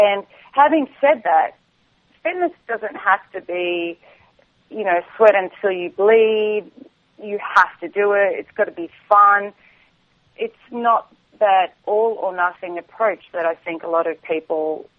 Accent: Australia; Because I'm Australian, it doesn't mean that I'm a drinker. I'm a poor excuse for an Australian.

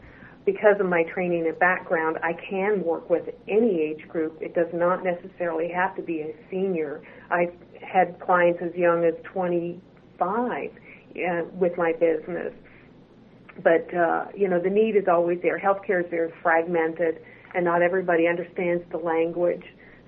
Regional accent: Canada; moved away as an adult; now in United States; I was born and raised in Canada and schooled in Canada as well, which included nursing school. And then I transitioned to the States, took the leap from Canada down to New Orleans

